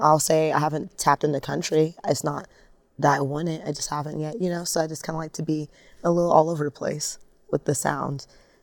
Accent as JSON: {"language": "English", "town": "Atlanta", "region": "Georgia", "country": "United States", "said": "I play post-genre music, which basically just means I'll have a box, and I'm from Atlanta."}